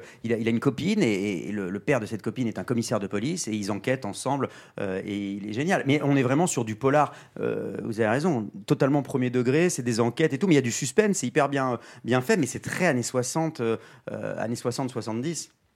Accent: Villebon-sur-Yvette, Île-de-France, France; Moi, j'étais inscrit à la bibliothèque de chez moi, à Villebon-sur-Yvette, dans le 91.

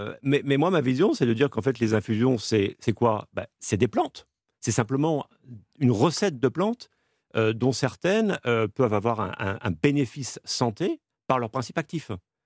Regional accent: France; also born or lived in abroad; J'ai vécu pendant 7 ans à l'étranger. Et à un moment, j'avais envie de revenir chez moi, en France

